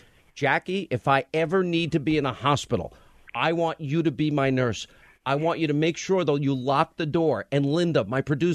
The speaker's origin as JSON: {"language": "English", "country": "Ireland", "tie": "born or raised there", "said": "I didn't grow up as an Irishman with Japanese green tea in my house."}